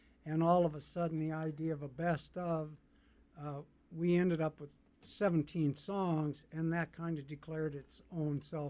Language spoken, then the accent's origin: English; St. Paul, Minnesota, United States; up in the Twin Cities where we're from. We're from St. Paul.